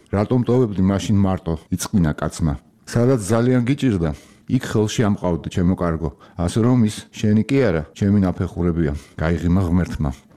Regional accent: Sukhumi, Abkhazia, Georgia; მიუხედავად იმისა, რომ თავად სოხუმელი გახლავართ, მე არ მახსოვს.

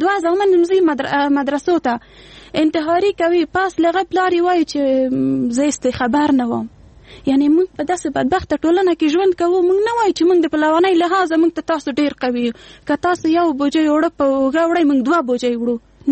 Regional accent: Afghanistan; موږ په افغانستان کې 40 کاله کېږي جنگ لرو، یعنی موږ نسلونه په جنگ کې پیدا شوي، په جنگ کې لوی شوي، په جنگ کې مري

